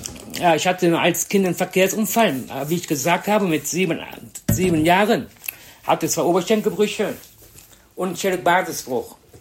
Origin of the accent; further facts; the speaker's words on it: Cologne, North Rhine-Westphalia, Germany; born there; Ja, ich bin in Köln geboren worden.